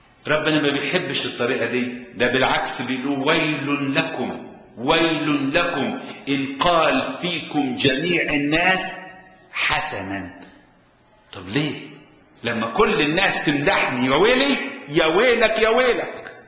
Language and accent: Arabic; Egypt; عندنا في مصر حتة الأرض اللي مش متصورة بتبقى مقلب للزبالة.